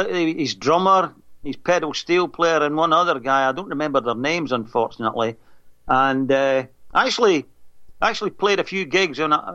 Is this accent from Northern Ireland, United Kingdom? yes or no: no; Scotland, United Kingdom; I'm Scottish, yeah. Hence the name